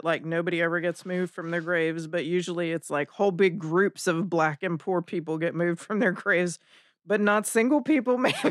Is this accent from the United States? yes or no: yes; United States; I'm an American.